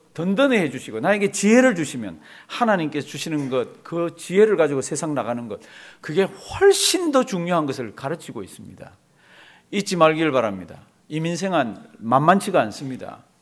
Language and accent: Korean; South Korea; now in United States; 우린 다 한국에서 온 사람이잖아요.